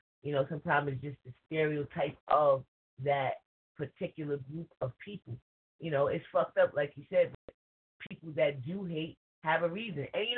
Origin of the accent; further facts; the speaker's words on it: New York, United States; I mean, I'm born and raised in New York.